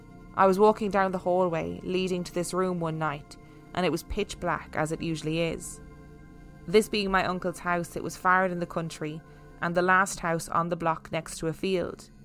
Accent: San Francisco, California, United States; I grew up in San Francisco. And after I graduated high school, I decided to move to a small town where my dad's family lives.

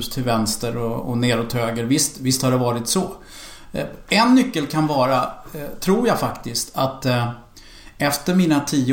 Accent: Rågsved, Stockholm County, Sweden; Ja, jag är från Rågsved och punkare.

